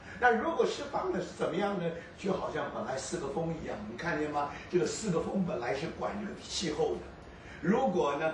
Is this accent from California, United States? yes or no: no; New York, United States; 因为我是从纽约来的